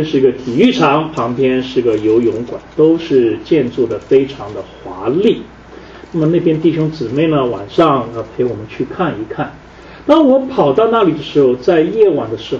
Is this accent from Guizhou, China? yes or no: no; Chengdu, Sichuan, China; 我们在这里的人就是这副样子的，天府之国，我们成都人就是这样的。